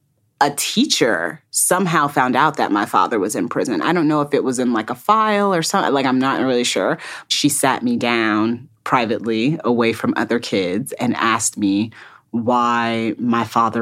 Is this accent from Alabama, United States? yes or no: no; Fort Wayne, Indiana, United States; I grew up in Fort Wayne, Indiana.